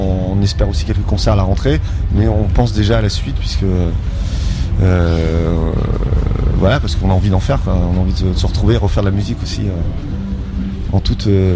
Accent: France; puisqu'on est français

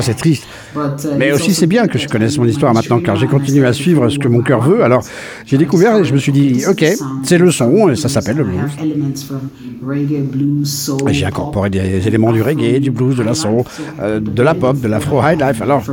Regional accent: Lagos, Nigeria; French is a second language; now in Paris, France; Je suis nigériane, de Lagos. Lagos est peut-être l'une des plus grandes villes d'Afrique, non? Oui, je suis né dans le centre-ville.

